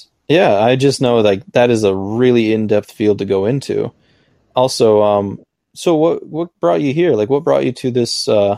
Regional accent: Michigan, United States; Oh, so I grew up in Michigan, but I wasn't born in Michigan, sadly.

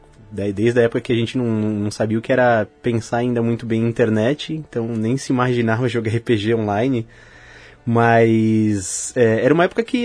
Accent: São Paulo, Brazil; Eu sou de São Paulo, né? Eu moro em São Paulo

